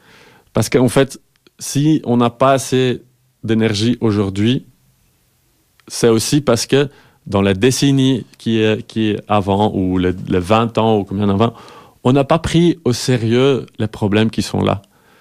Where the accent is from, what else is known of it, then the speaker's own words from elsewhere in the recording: Flanders, Belgium; French is a second language; Ouais, je suis flamand d'ailleurs. Voilà. C'est la première fois que je parle de cet article en français.